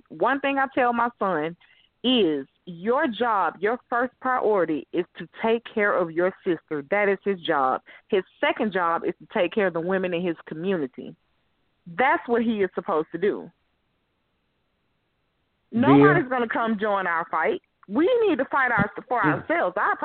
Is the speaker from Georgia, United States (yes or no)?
yes; Atlanta, Georgia, United States; I'm from Atlanta.